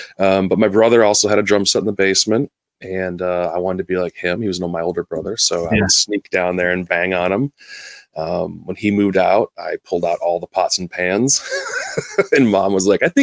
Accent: Illinois, United States; All the typical kind of Midwest things, sports, roller skating rink on Friday night, chasing the girls.

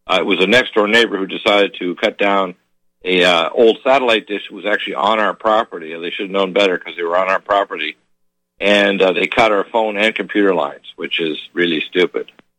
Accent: Canada; also born or lived in Detroit, United States; And because I'm a dual citizen, I was born in Detroit, but in the first 20-some years of my life, I lived in Canada and practiced there.

